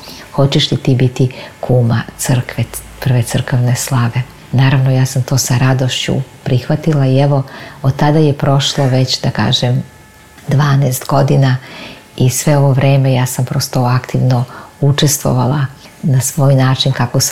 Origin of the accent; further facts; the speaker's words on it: Belgrade, Serbia; born there; gde je moja matična crkva, gde sam rođena na Zvezdari